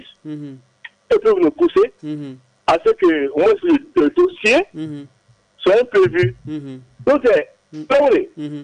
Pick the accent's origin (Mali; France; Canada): Mali; Moi, je suis malien à 100%.